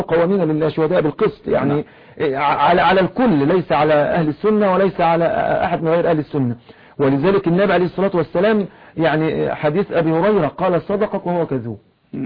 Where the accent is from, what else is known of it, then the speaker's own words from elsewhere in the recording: Egypt; ونحن يعني نحن قلنا نحن هنا في مصر يعني تسيل دموع الناس شوقا